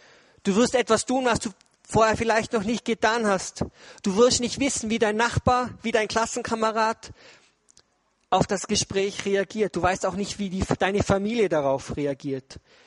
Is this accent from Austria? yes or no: yes; Austria; ich bin ja in Österreich aufgewachsen, ich bin aber Schweizer und Deutscher. Ja, ich bin Mitteleuropäer.